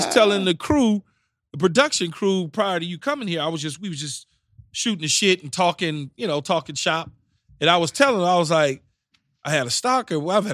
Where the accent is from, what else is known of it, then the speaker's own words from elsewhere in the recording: California, United States; So, Keyshawn, T.J., Houshmandzadeh, and I grew up in Southern California, mm-hmm. as you know.